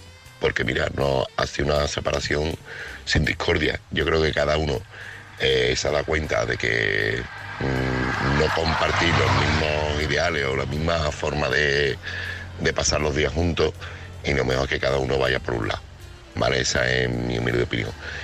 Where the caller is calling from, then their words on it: Seville, Andalusia, Spain; corresponsal de Sevilla.